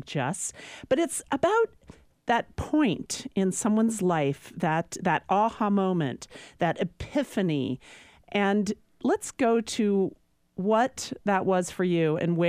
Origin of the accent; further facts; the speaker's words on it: Lancaster, California, United States; born there; I was born in Lancaster, California, and I could not believe it.